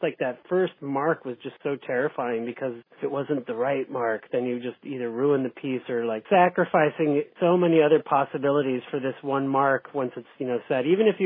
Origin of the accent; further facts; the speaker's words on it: California, United States; I was a tour guide in my hometown at the Cabrillo Marine Museum.